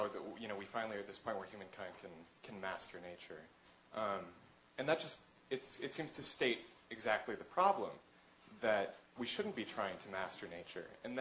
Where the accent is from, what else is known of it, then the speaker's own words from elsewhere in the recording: the West, United States; And maybe it's because I'm not from New York, I'm from the West